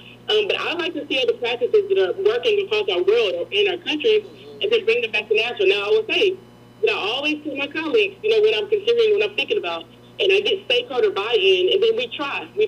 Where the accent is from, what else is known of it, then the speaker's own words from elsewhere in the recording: Nashville, Tennessee, United States; You know, Nashville, when you're born and raised in Nashville, and I've lived here, like I said, 3 generations, 44 years